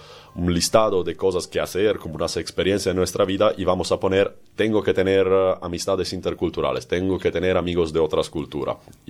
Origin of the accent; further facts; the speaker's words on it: Italy; Spanish is a second language; siendo italiano, siendo en Europa, lo que la gente piensa de mí es muy tranquilo